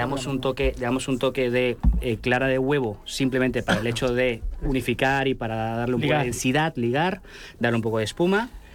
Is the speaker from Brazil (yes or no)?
no; Peru; somos cholos, los peruanos y los latinos. Tenemos ese toque de mezcla